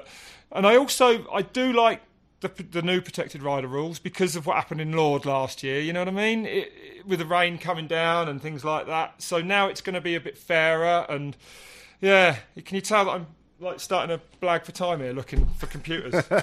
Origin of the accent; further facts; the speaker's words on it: United Kingdom; But, we're both British, and it was all about being the best British rider.